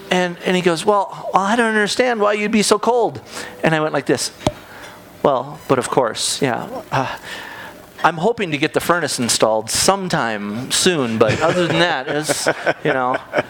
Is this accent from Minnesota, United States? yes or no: yes; Minnesota, United States; As I said, I'm from Minnesota. I grew up on the farm, and it's such a funny twist and turn that your life takes, you know?